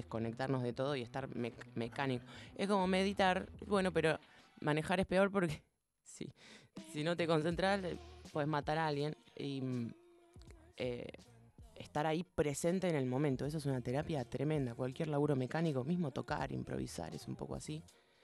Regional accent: Pilar, Buenos Aires Province, Argentina; Quiero volver a tocar en Pilar, que yo me fui de Pilar. Yo soy de Pilar.

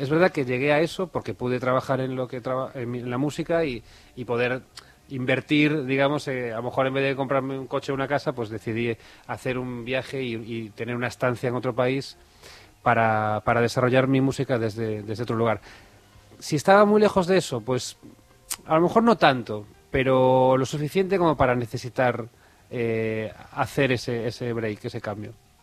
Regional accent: Galicia, Spain; moved away; Entonces, uno realmente aquí, como español, yo como gallego, además, gallego, ¿no? Gallego de Galicia, aquí realmente sentía que me podía integrar fácilmente, ¿no?

